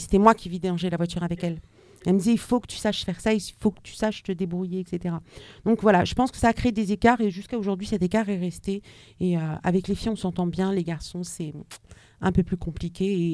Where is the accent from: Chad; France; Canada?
France; partout où j'allais, on savait que moi, je venais de France.